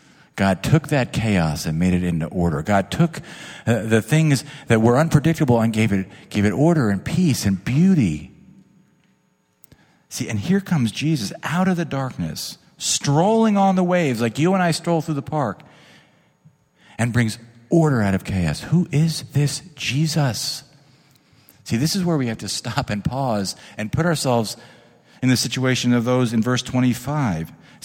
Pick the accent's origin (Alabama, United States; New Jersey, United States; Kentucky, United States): New Jersey, United States; I mean, I grew up on the Jersey Shore, and I used to, do the body surfing thing